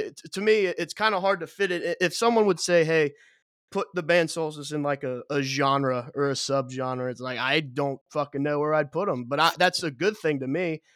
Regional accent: Cincinnati, Ohio, United States; I'm from Cincinnati and the music scene here is like there's not one

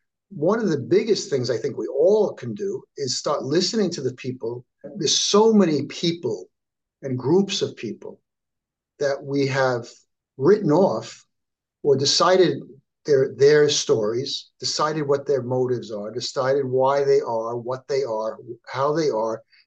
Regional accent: New York, United States; I can't say what I learned as a kid growing up on Long Island is true.

